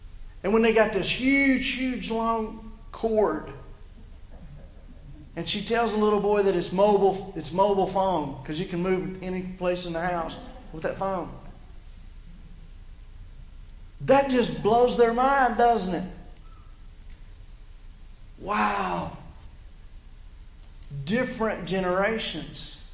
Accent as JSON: {"language": "English", "country": "United States", "said": "I am an American. Period."}